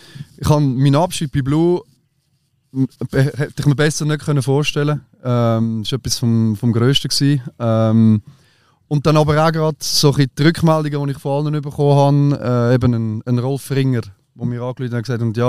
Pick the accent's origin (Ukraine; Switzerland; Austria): Switzerland; Unterlunkhofen, Aargau; ich habe 20 Jahre im Aargau gewohnt, gell? Okay, ich bin in Unterlunkhofen aufgewachsen, ich bin in Bremgarten in die Schule